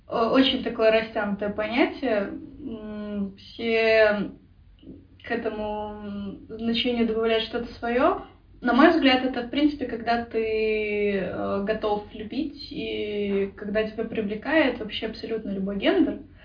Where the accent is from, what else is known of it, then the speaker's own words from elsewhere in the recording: Minsk, Belarus; now in Vilnius, Lithuania; Мне 18 лет. Я из Минска. Но на данный момент я проживаю в Вильнюсе.